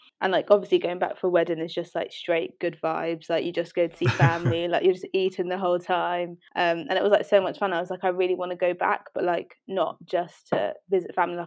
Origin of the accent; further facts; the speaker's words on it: London, United Kingdom; Yeah, so born and raised in London, okay, to two Nigerian parents.